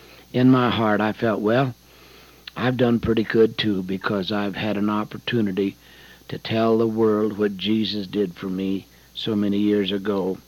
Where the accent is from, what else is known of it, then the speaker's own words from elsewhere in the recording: The Dalles, Oregon, United States; the first class reunion that I ever attended in my hometown of the Dalles, Oregon.